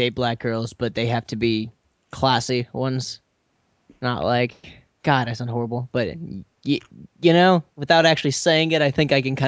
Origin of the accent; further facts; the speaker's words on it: Texas, United States; because I grew up in South Texas